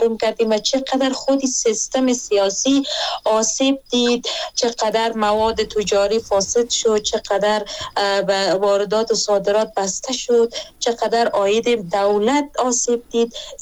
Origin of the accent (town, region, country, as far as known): Afghanistan; born or raised there